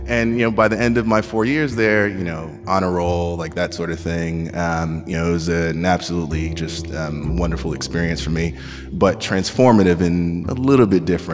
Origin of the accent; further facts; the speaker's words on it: Queens, New York, United States; I grew up in Queens, New York, projects, welfare, bouts of homelessness, that sort of stuff, right?